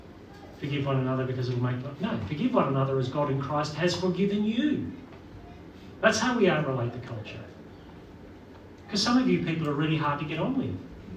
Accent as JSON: {"language": "English", "region": "Northern Ireland", "country": "United Kingdom", "said": "I'm a Protestant from Northern Ireland."}